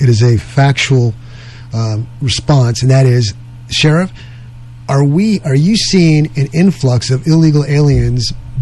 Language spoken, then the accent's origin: English; New York, United States; This may explain a lot to you. I'm from New York.